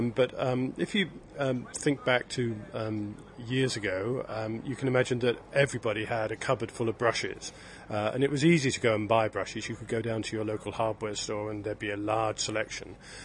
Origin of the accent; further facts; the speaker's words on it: Wales, United Kingdom; We're from Pembrokeshire.